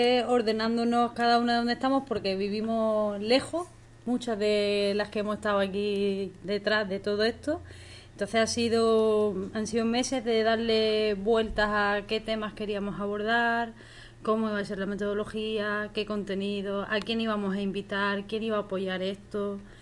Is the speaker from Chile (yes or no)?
no; Málaga, Andalusia, Spain; de Málaga, de Zambra.